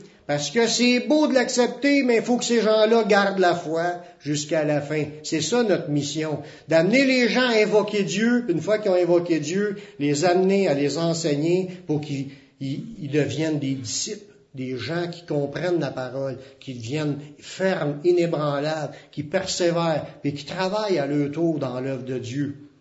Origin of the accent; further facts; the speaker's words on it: Canada; c'est une ville, tandis que nous c'est une province, c'est même pas un pays, c'est des Canadiens, nous sommes des Canadiens.